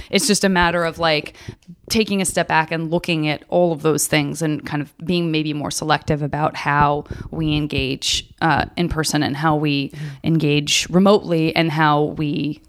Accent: Arizona, United States; No, I'm from Arizona, but although I will say that Floridians suffer from the same fate that many of us have when you're from a state where, you know, my upbringing was incredibly liberal and I lived in a city that is blue

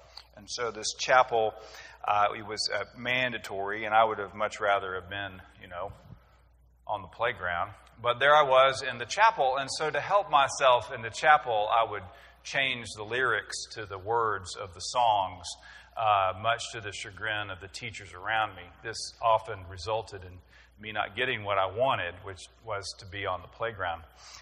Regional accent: Waco, Texas, United States; I grew up in Waco, and that I went to Waco, Texas. I don't know if there's another one.

